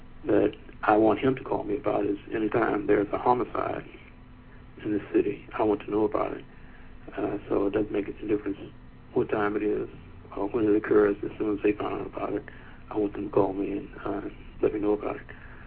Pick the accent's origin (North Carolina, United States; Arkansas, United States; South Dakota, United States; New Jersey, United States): North Carolina, United States; Winston-Salem; also born or lived in Washington, D.C.; I was born in Washington, D.C., but I was raised and grew up in Winston-Salem, North Carolina.